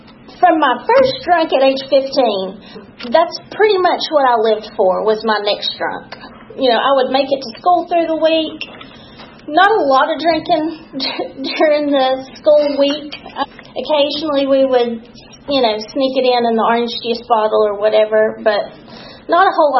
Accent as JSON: {"language": "English", "town": "Dalton", "region": "Georgia", "country": "United States", "tie": "born or raised there", "moved": "as an adult", "said": "I was born in Dalton, Georgia, in 1976. It's a town about 2 hours north of here, much smaller than Atlanta, of course. And I lived there all my life until May of last year when I moved here."}